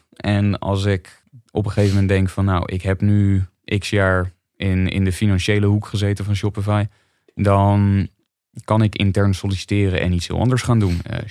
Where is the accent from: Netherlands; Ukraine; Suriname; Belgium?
Netherlands; moved away; Ik ben gewend uit Nederland dat je eens per jaar een beoordelingsgesprek krijgt